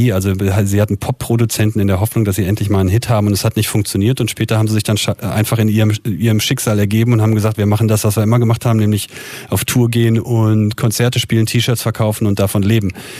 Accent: Helmstedt, Lower Saxony, Germany; Er kommt aus Hemmoor, ich komme aus Helmstedt.

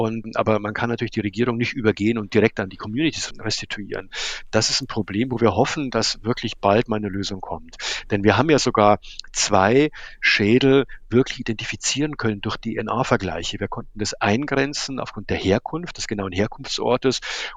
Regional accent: Munich, Bavaria, Germany; now in Berlin, Germany; Ich bin inzwischen Berliner geworden. Ich komme zwar ursprünglich aus München, aber lebe jetzt exakt 30 Jahre in Berlin.

